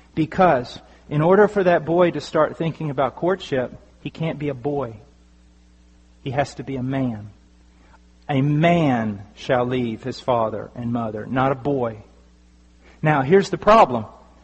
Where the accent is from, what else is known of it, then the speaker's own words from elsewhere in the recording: United States; I'm American, okay? I speak too straight sometimes.